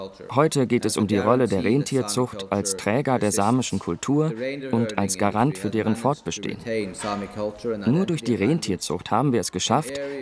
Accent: Nordland, Norway; also born or lived in Tromsø, Norway; Ich stamme aus dem Norden und bin zum Teil auf der Insel Dana in der Region Nordland aufgewachsen, zum Teil in Tromsø, der größten Stadt im norwegischen Norden. Ich bin Sami.

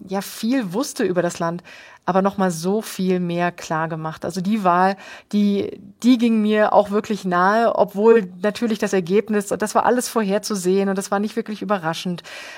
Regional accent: East Germany, Germany; ich bin in der DDR aufgewachsen

